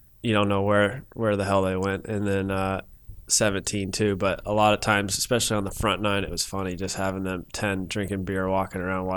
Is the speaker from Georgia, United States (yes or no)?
yes; Kennesaw, Georgia, United States; now in Alpharetta, United States; No, I grew up in Kennesaw. So I went to Harrison High School.